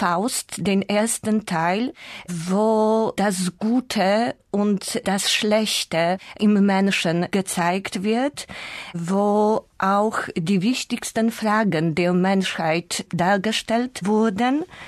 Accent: Kraków, Lesser Poland, Poland; German is a second language; komme aus Krakau, aus der Königsstadt Polens, bin geboren im Jahre 1966

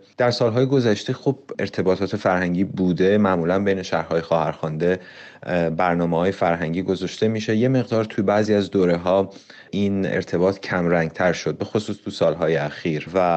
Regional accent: Isfahan, Iran; also born or lived in Florence; من اهل اصفهان هستم، ریشه هام اونجاست و تحصیلات، کار و زندگیم عمدش در شهر فلورانس طی شده

